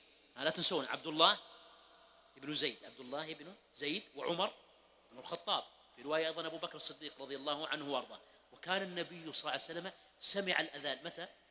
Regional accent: Mecca, Makkah Province, Saudi Arabia; طيب، لا يزعلون علي أهل مكة، ونحن من أهل مكة

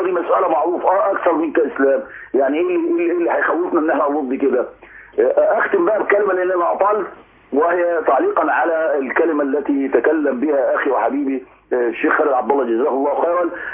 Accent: Egypt; إحنا مصريين ومصر حر

